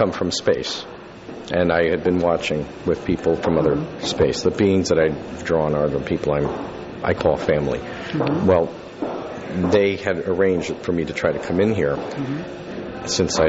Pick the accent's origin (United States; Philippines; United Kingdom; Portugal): United States; Yonkers, New York; Okay, originally I was from Yonkers, New York. That's where I was born. And then we moved to Manpack, New York, upstate.